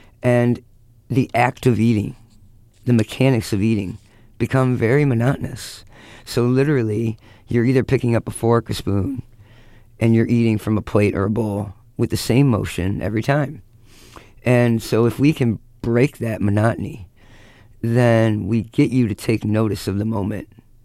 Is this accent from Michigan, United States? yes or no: yes; Michigan, United States; because growing up in Michigan, when I did, it was still acceptable to rake the leaves that were falling off the oak trees in your front yard out to the corner